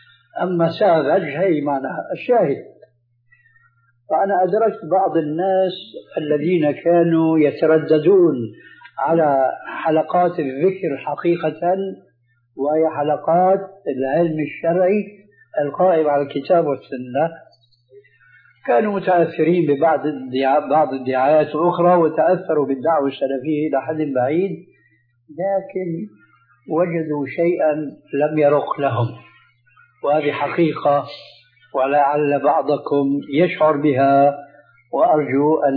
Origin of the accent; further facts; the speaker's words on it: Syria; أول ما شاهدناه عندنا في سوريا لم يكن مع هذه الأناشيد ذكر للدف إطلاقا